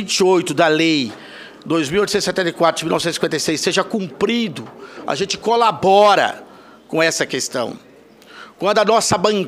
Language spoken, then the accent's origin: Portuguese; Corumbá de Goiás, Goiás, Brazil; eu que tenho uma relação muito próxima de Goiás, porque sou goiano de Corumbá de Goiás.